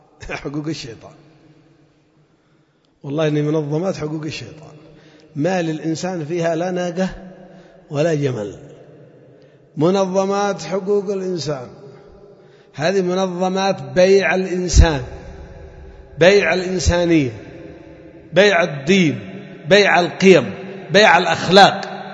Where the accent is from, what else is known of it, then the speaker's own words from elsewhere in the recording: Yemen; أنا يمني مسؤول عن كل عرض مسلمة ولو في الصين، لأني مسلم وهي مسلمة.